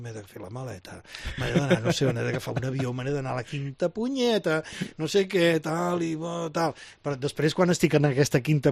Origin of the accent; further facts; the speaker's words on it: Vilassar de Dalt, Catalonia, Spain; born there; el meu poble on vaig néixer, a Vilassar de Dalt